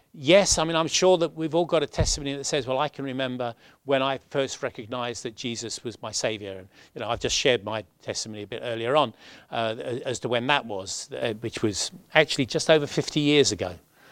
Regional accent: London, United Kingdom; now in North Wales, United Kingdom; in 1988-9, we were moving up to North Wales from London. I'm a Londoner, in case you can't tell from my accent.

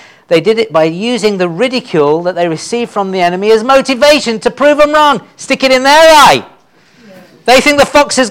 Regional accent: United Kingdom; You know, as British people, we know that there is a national characteristic of being kind of negative about things.

